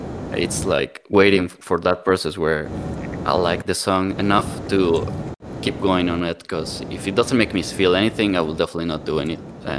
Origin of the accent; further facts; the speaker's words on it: Mexico; now in Stockholm, Sweden; I don't live in Mexico. I live in Stockholm, but I'm from Mexico.